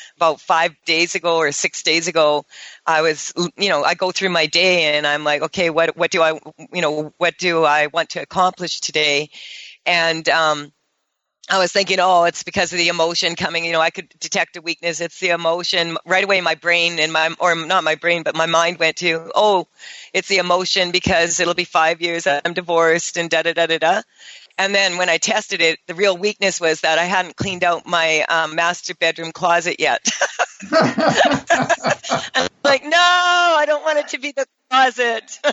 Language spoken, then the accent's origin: English; Canada; as a Canadian